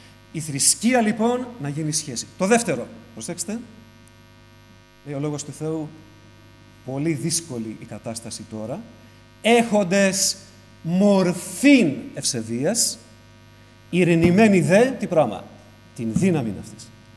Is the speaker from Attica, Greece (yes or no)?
yes; Piraeus, Attica, Greece; επειδή είμαι από τον Πειραιά, θα το πω πειραιώτικα, και ας είμαι 22 χρόνια στο Βορρά